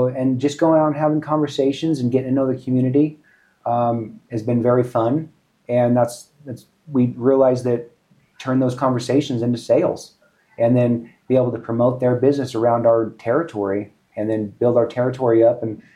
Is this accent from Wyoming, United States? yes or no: yes; Pine Bluffs, Wyoming, United States; now in Fort Collins, United States; So I'm from Pine Bluffs, Wyoming, fourth generation farm.